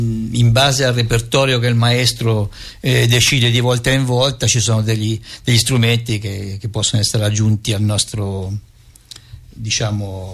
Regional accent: Geneva, Switzerland; E praticamente io sono nato in una famiglia di musicanti bandistici. Vengo anche da Ginevra

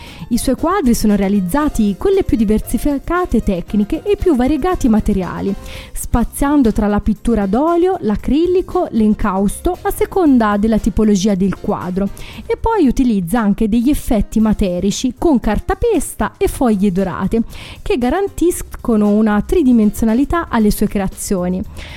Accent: Arezzo, Tuscany, Italy; io sono di Arezzo

